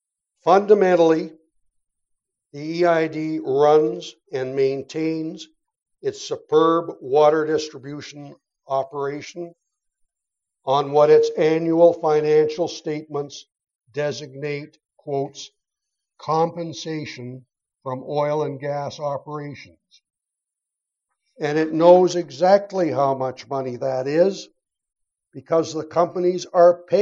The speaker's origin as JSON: {"language": "English", "town": "Brooks", "region": "Alberta", "country": "Canada", "tie": "born or raised there", "said": "the first wilderness that I rambled around in as much as I could when I was a kid growing up in Brooks."}